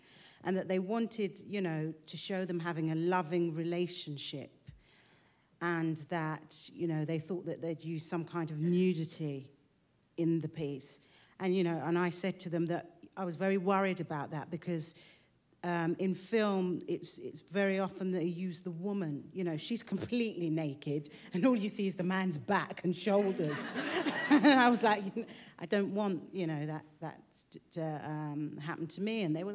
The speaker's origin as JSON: {"language": "English", "region": "London", "country": "United Kingdom", "tie": "born or raised there", "also_born_or_lived": "-", "first_language": "French", "said": "It would be about a naughty little girl growing up in London, probably, with great parents, working class background, bilingual."}